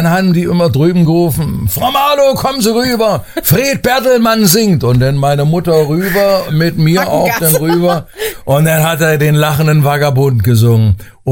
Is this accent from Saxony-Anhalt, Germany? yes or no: yes; Magdeburg, Saxony-Anhalt, Germany; Und ich komme ja aus Magdeburg.